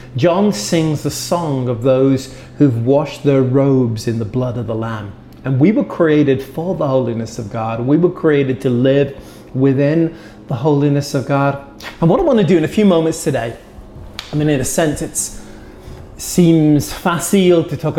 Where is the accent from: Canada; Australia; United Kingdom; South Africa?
United Kingdom; now in United States; I'm a British American and living here in New England, ministering here.